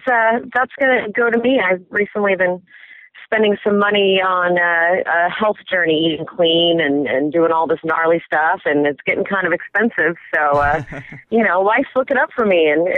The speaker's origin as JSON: {"language": "English", "town": "Los Angeles", "region": "California", "country": "United States", "said": "I'm from L.A., and I'm an 8-to-5-er."}